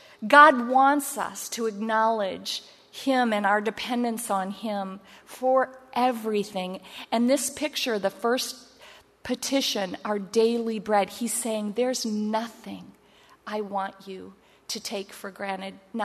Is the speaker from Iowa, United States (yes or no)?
yes; Iowa, United States; We're from Iowa, so there was a lot of corn.